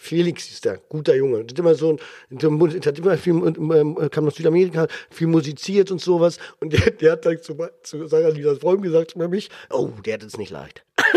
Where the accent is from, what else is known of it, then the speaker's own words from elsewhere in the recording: Berlin, Germany; bei uns in Berlin ist es so, dass wir, weiß ich auch nicht, woher das kommt, dass wir 6 Jahre Grundschule haben.